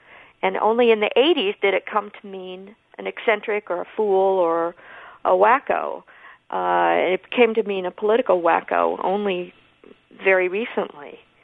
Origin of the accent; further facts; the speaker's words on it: Iowa, United States; now in Connecticut, United States; I come from Iowa, I think I may have told you.